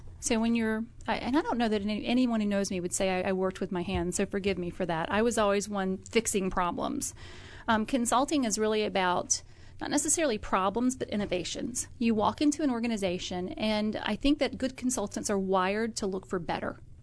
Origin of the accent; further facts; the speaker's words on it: the South, United States; I actually remember growing up in the South and saying that I wasn't sure that I would have a husband, but I knew I would have kids.